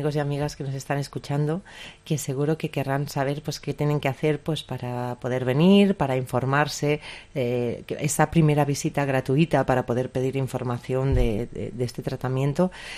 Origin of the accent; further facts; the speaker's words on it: Mataró, Catalonia, Spain; viatgem fins a la meva ciutat natal, Mataró